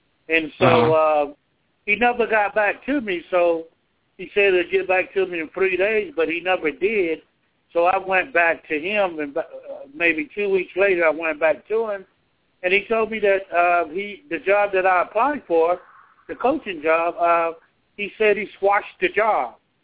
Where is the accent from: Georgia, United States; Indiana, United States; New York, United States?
Georgia, United States; Thomasville; See, I'm from Thomasville, Georgia. I'm about 3 hours away from Savannah, Georgia.